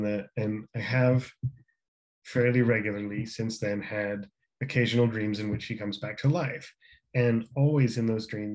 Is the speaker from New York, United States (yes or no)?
yes; New York, United States; I didn't grow up in Jersey. I grew up outside of New York. But yeah, just the suburbs